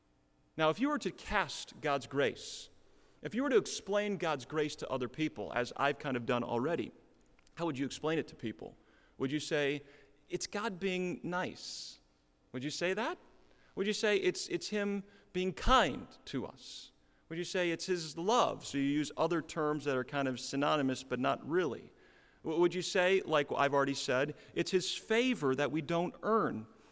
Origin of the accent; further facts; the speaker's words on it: Iowa, United States; also born or lived in Washington; I'm kind of from Minnesota in my blood, but not really. I was born in Washington State, and I'm functionally a native of Iowa, but so who am I?